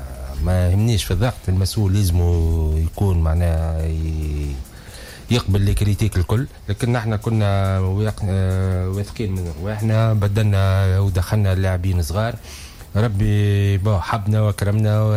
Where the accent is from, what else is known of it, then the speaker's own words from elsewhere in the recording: Tunisia; اختيار حسب الموجود عندنا في تونس